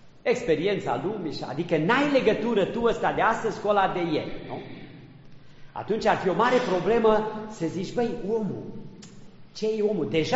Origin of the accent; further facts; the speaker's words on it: Transylvania, Romania; în Transilvania, de unde sunt eu, nu știu, la doamna Doina, mai la Cluj, pe acolo cum o fi, dar în Transilvania asta mai de jos de unde sunt eu